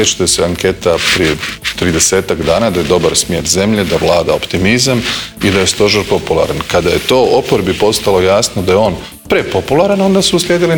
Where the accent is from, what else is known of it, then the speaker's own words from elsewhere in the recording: Zagreb, City of Zagreb, Croatia; i kao rođeni Zagrepčanin i kao čovjek koji je već nosio listu tamo